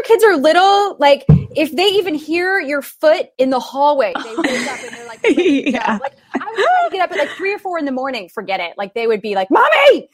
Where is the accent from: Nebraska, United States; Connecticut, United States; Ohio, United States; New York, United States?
Ohio, United States; also born or lived in Kentucky; I was born in Kentucky. And then when I was six, we moved to Northeastern Ohio, right outside of Cleveland.